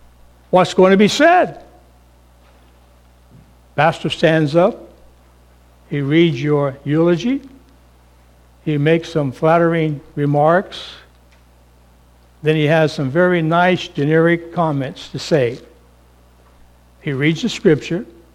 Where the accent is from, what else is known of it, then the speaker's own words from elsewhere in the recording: Toppenish, Washington, United States; His name was Bud, and we grew up together in Toppenish years ago